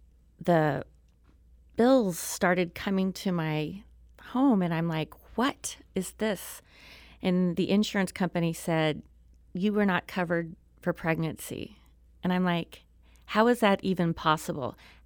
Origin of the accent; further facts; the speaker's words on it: Springfield, Missouri, United States; also born or lived in Harrison, Arkansas; Well, I was born in Harrison, Arkansas. My mom and my dad divorced when I was like 5 years old, and she remarried, and that moved me to Springfield, Missouri. And I lived there, through high school